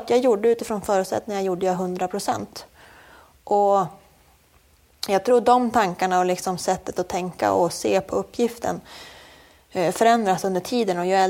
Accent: Sveg, Jämtland County, Sweden; Jag menar, jag är uppvuxen i Sveg.

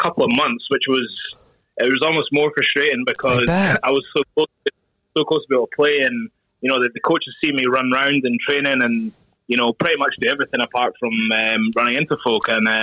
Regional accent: Scotland, United Kingdom; If, like me, being a Scottish international, I'm obviously not an EQP, English qualified player.

